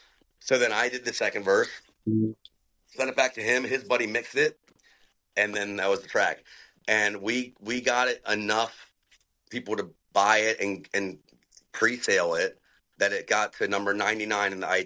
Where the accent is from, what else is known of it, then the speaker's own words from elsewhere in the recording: Cincinnati, Ohio, United States; We're both from Cincinnati. This could be cool.